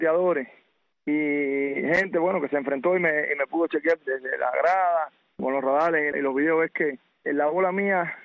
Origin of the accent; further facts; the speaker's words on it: Cuba; moved away as an adult; yo vine básicamente lesionado de Cuba. Yo vine de Cuba prácticamente sin poder tirar, como decimos nosotros.